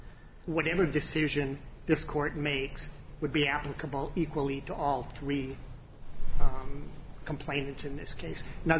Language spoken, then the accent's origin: English; Madison, Wisconsin, United States; I'm an attorney from Madison, Wisconsin, and I'm here today representing the appellants on this appeal.